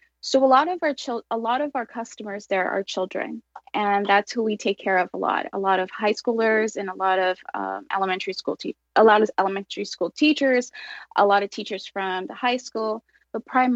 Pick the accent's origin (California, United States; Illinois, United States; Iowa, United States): California, United States; Pico Rivera; I grew up in Los Angeles, grew up in the city of Pico Rivera, and grew up in the store my entire life